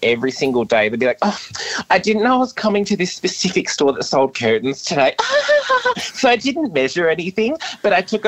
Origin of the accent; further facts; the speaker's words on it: Epping, Victoria, Australia; I grew up in a little town called Epping in Melbourne.